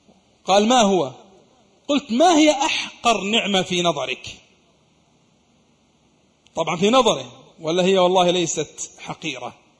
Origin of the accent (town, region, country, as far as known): Saudi Arabia